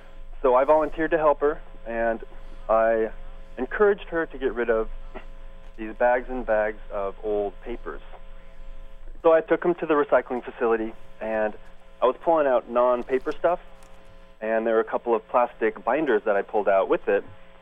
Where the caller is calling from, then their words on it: Portland, Oregon, United States; Portland, Oregon.